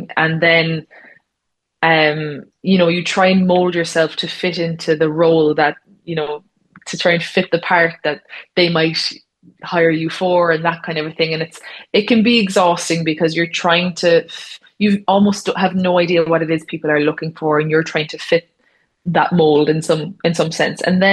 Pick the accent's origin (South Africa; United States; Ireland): Ireland; which we as Irish people are not all that used to in Ireland.